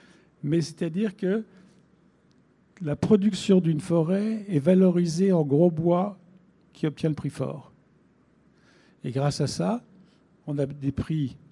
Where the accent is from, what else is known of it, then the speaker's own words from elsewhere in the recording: Normandy, France; on est allé faire une tournée en Normandie, qui est ma région d'origine, d'ailleurs.